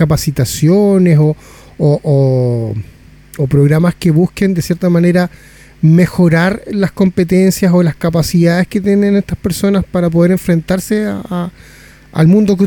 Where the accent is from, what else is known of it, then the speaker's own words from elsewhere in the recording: Chile; nosotros como chilenos siempre nos hemos autocalificado como bastante solidarios.